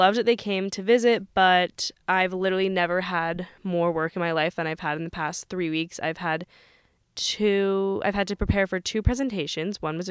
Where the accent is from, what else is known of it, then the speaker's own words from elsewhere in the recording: New York, United States; okay, I'm from New York, but other than walking in and out of the city or walking around the city, I'm in my car.